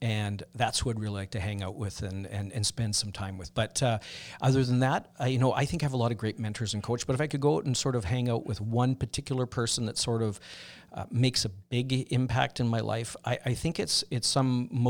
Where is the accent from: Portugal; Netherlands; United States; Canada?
Canada; Saskatchewan; I'm a flatlander. I grew up in Saskatchewan, but I was really drawn to the West Coast